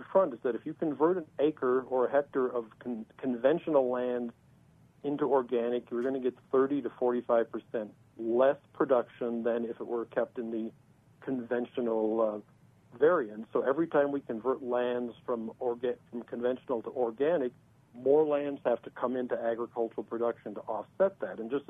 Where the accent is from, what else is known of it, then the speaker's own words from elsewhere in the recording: California, United States; my home state has its own set of policies called the low-carbon fuel standard. And in California